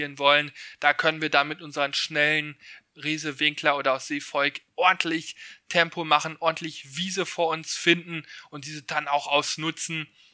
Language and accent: German; North Rhine-Westphalia, Germany; born there; Komme gebürtig aus dem Westmünsterland